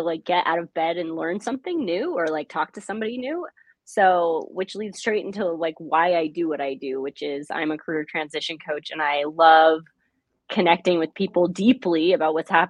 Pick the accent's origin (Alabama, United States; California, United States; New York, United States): California, United States; I grew up in the Bay Area of California